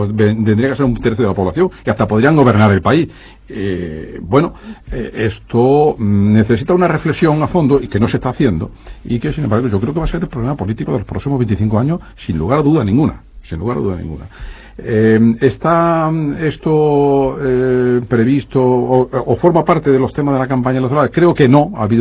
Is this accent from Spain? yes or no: yes; Jaén, Andalusia, Spain; porque soy de Jaén